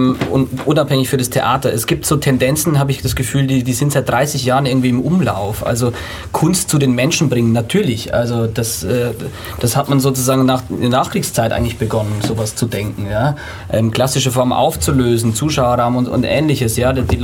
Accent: Bavaria, Germany; Darf ich da als Bayer auch hin?

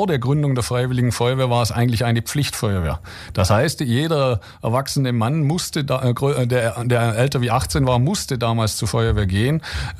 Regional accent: Unterweiler, Germany; ich bin aufgewachsen im Teilort Unterweiler

